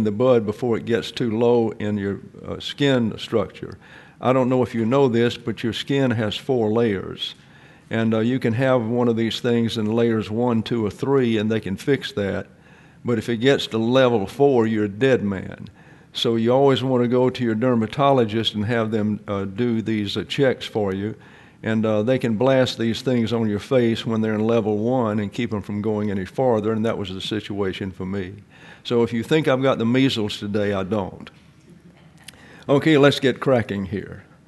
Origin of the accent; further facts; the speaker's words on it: Alabama, United States; also born or lived in Texas; And of course, I'm from Lower Alabama and then went to Lower Texas. And I spent time there for well over 40 years